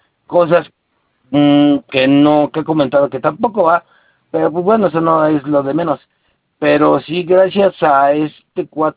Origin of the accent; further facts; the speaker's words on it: Mexico; A ver, que veas que yo soy de México, ¿eh?